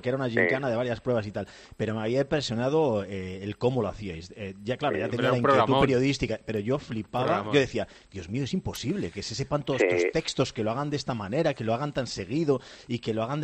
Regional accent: Corcubión, Galicia, Spain; Con mi pueblo. Corcubión contra Caparroso, Corcubión.

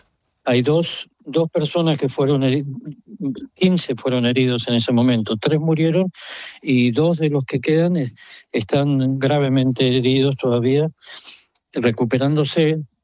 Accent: Argentina; Yo soy de la Argentina

